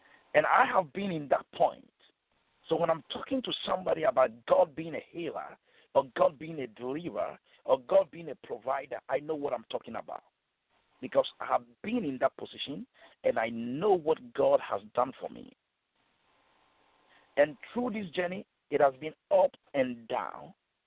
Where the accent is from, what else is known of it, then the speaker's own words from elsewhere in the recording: Ghana; now in United Kingdom; based in the UK. I'm a Ghanaian